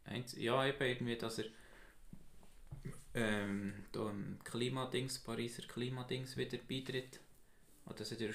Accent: Switzerland; also bei uns in der Schweiz hat man sie nicht gekannt

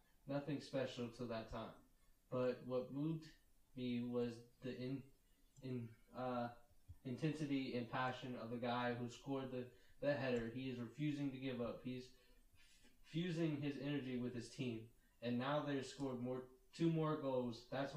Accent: India; English is a second language; I'm Indian, as you know, back then football wasn't much popular here.

